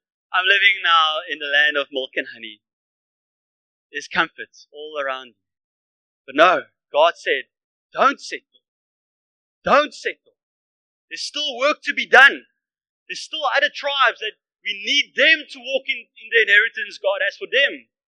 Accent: Bloemfontein, Free State, South Africa; now in Cape Town, South Africa; I'm from Bloemfontein, where these guys are now from.

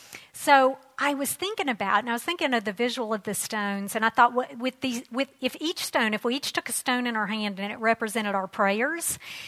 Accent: United States; we're Americans, so as American citizens, that's our role, and we need to do that as unto the Lord.

